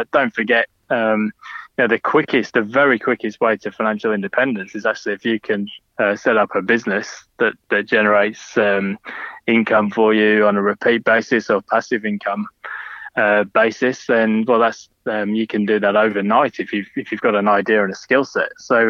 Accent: Sheffield, Yorkshire and the Humber, United Kingdom; certainly in the part of the world where I grew up in Sheffield, there was a lot of fear about unemployment because the coal mines were being shut down, the steel industry was shuttering.

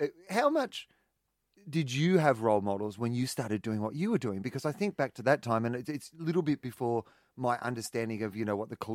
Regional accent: Australia; Because it's funny being an Australian that, you know, you hear this, you know, generic, and I see it where people say, you know, the around women and humour.

